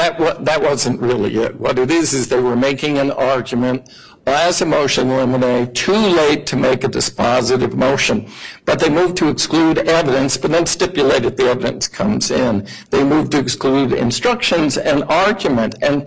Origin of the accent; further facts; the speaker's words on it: Philadelphia, Pennsylvania, United States; Now, I'm from Philadelphia. I don't know a lot of big words.